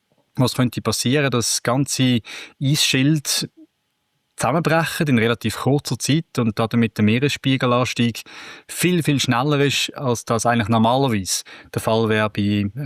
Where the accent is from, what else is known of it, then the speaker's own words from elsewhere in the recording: Switzerland; Bei uns in der Schweiz kommt 50% von der Elektrizität aus Wasserkraft